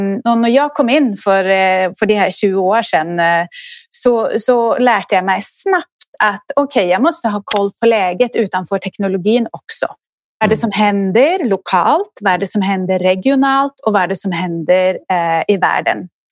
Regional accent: Norway; Swedish is a second language; now in Sweden; Först så kan jag börja med att jag är ju norsk. Jag tror att man hör det lite på sättet jag pratar. Men jag bor här i Sverige och har bott här i många år.

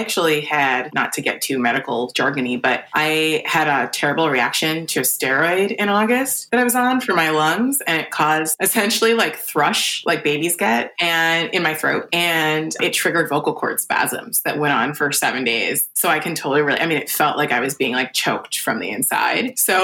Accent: New York City, New York, United States; especially as a New Yorker, going through something so horrible and not being able to be with one another, even as a larger community.

